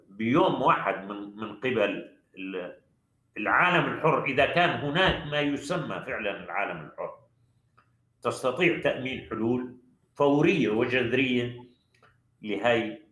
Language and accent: Arabic; Da'el, Daraa Governorate, Syria; moved away; رجع لذاكرتي نفس الأوضاع عم تمر في قريتنا داعل، نفس الأوضاع اللي أجبرتنا على الخروج بسنة 2013